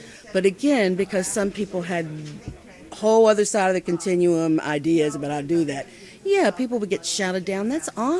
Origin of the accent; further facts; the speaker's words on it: West Virginia, United States; Well, I'm 58. I'm an Italian hillbilly. Born and raised in West Virginia, one of my first formal jobs was transcribing grievances for the United Mine Workers.